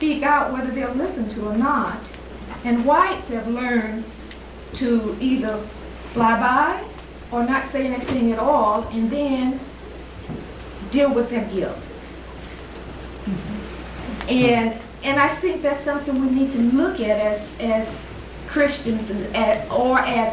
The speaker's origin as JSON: {"language": "English", "region": "the South", "country": "United States", "tie": "born or raised there", "said": "No, I grew up in the South."}